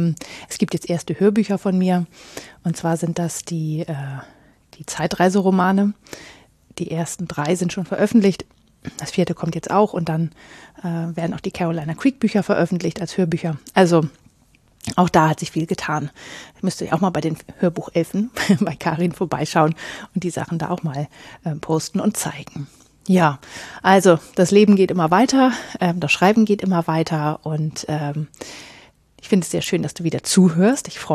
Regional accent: Northern Germany, Germany; ich komme aus Norddeutschland.

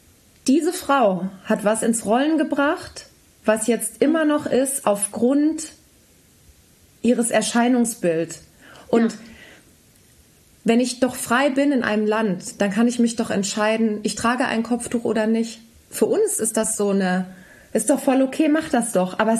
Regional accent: Germany; es ist für mich als Deutsche so unbegreiflich

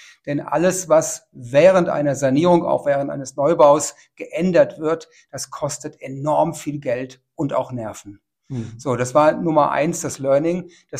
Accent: Hesse, Germany; now in Leipzig, Germany; Ich stamme aus Südhessen, lebe seit gut 10 Jahren in Leipzig

